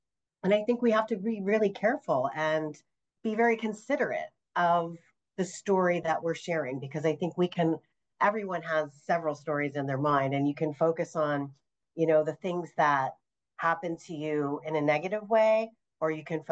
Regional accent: Coopersburg, Pennsylvania, United States; And I'm a lifelong resident of the Lehigh Valley. I grew up in Coopersburg. I raised my family here.

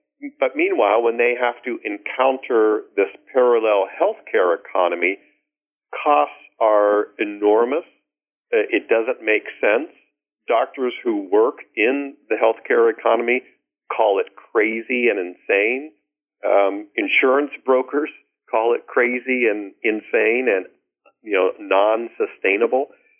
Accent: Lancaster, Ohio, United States; The hospital in Lancaster, Ohio, where Glass House was set, my hometown, same thing.

